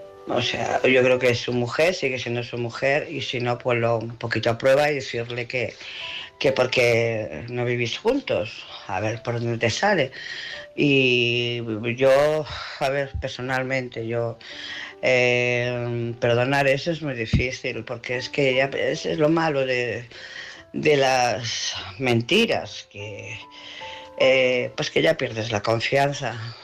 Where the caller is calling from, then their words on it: Barcelona, Catalonia, Spain; de Barcelona.